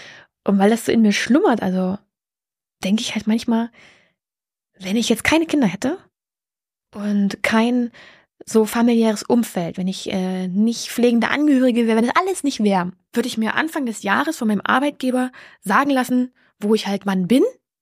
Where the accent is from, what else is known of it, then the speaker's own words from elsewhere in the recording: eastern Germany, Germany; weil ich komme ja aus dem Osten, da kenne ich sehr viel.